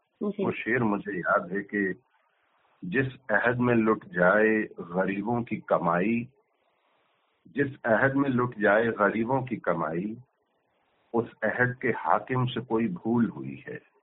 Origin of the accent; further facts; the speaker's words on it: Ambala, Haryana, India; मैं अम्बाला का रहने वाला हूँ।